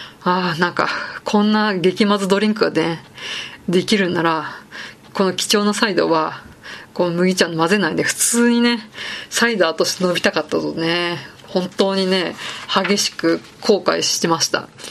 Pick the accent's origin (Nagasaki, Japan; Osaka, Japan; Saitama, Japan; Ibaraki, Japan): Saitama, Japan; まあ田舎、埼玉の田舎出身なんで